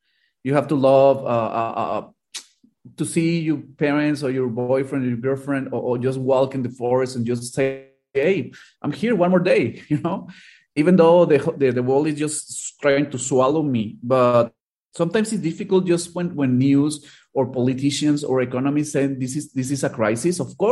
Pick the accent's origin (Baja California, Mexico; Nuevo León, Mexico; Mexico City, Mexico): Nuevo León, Mexico; Monterrey; I'm from Monterrey.